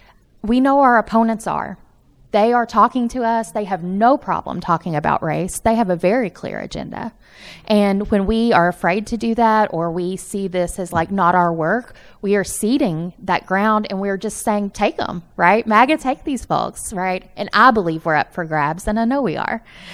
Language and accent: English; Appalachia, United States; because I'm from Appalachia, because I'm a white working class person